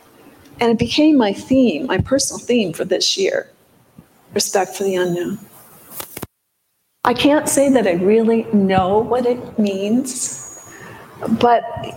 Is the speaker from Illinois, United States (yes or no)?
yes; Illinois, United States; I grew up in Illinois. I tell people I grew up in an oasis in the cornfields.